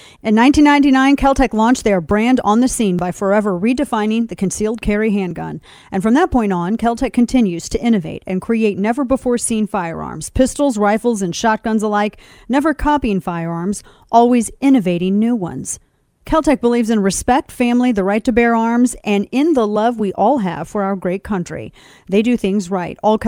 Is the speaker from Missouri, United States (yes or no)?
yes; St. Louis, Missouri, United States; are in my hometown of STL in St. Louis.